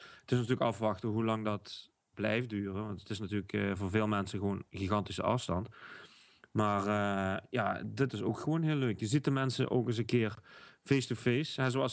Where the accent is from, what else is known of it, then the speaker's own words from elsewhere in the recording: Limburg, Netherlands; Ik ben echt Limburgers, hè, reserve-Belgen.